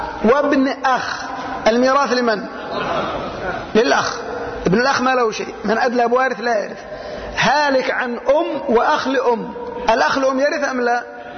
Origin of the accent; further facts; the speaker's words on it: Yemen; هذه الصورة موجودة عندنا في اليمن.